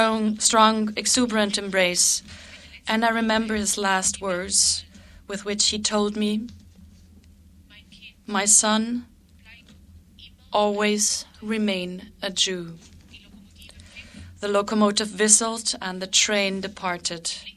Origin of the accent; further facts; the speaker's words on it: Wisniewa, Grodno Region, Belarus; in the synagogue in my hometown of Wisniewa in Belarus.